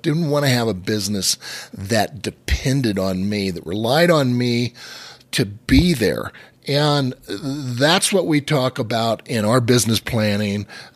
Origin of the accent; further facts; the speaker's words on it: California, United States; As I talk about, I'm from California. I've been skiing all my life.